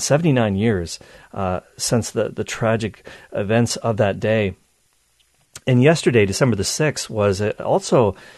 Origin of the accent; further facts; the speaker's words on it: Halifax, Nova Scotia, Canada; Nova Scotia, which is the province where I'm from. I'm from the Halifax area, Nova Scotia.